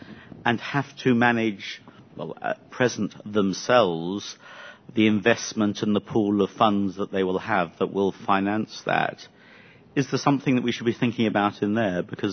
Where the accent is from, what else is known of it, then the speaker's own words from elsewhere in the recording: New Zealand; I'm from New Zealand, so I'm not very familiar with the Australian environment